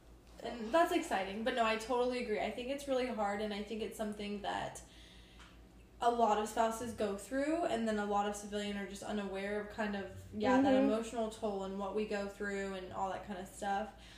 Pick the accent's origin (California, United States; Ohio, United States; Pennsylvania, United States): Ohio, United States; Like I grew up in Ohio my entire life.